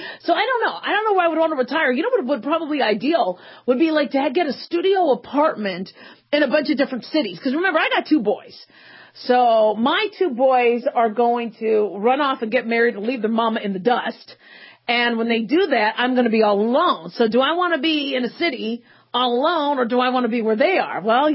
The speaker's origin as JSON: {"language": "English", "region": "Arizona", "country": "United States", "also_born_or_lived": "Nevada", "said": "Because I'm from Arizona and lived in northern Nevada. A lot of mountains."}